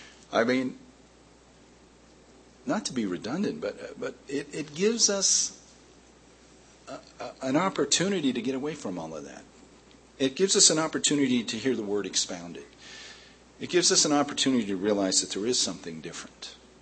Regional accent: United States; But I can tell you, as an American, I wasn't happy with that.

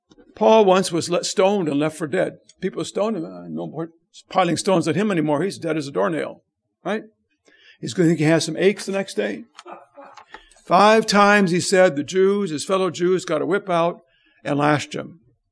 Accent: Minnesota, United States; I grew up in Minnesota. My father grew up there.

